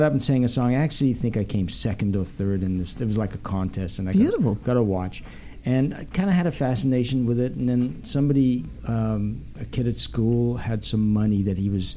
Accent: Bondi Junction, New South Wales, Australia; a very catchy pop song called … about a place I grew up in Australia.

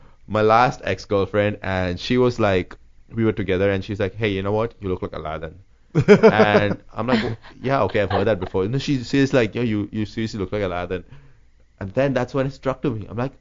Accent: North India, India; English is a second language; And I'm North Indian.

